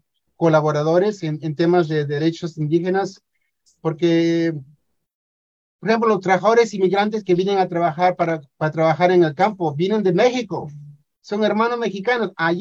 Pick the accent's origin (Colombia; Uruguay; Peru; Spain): Peru; Lima; now in Toronto, Canada; Yo soy peruano, vengo de Lima, de la provincia de Lima. Mis padres son de son, na, nací en Lima, pero mis padres son de origen indígena.